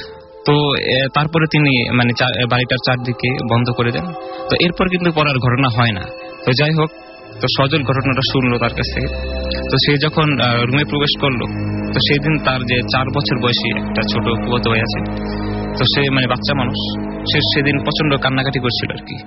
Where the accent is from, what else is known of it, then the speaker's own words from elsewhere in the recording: Dhaka, Dhaka Division, Bangladesh; তবে আমি এসেছি রায়েরবাগ ঢাকা থেকে